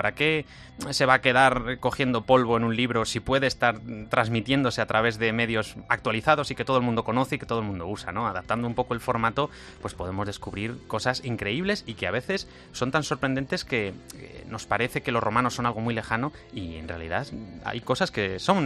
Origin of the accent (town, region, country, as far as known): Segovia, Castile and León, Spain; born there